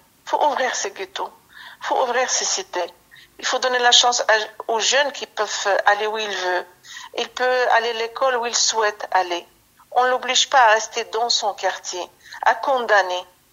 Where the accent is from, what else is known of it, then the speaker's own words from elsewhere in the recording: France; D'abord, je suis citoyen, je suis française. Et mes origines marocaines, et l'islam, c'est personnel, c'est ma foi.